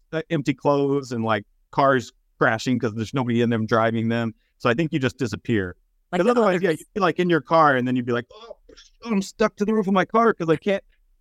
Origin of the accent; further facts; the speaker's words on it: Texas, United States; At least I grew up in East Texas, where you basically have to be triple baptized just to exist.